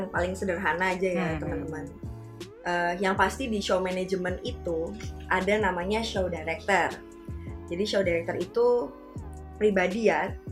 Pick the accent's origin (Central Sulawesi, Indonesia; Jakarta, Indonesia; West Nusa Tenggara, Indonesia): Jakarta, Indonesia; born there; Perkenalkan … lahir di Jakarta, April 89.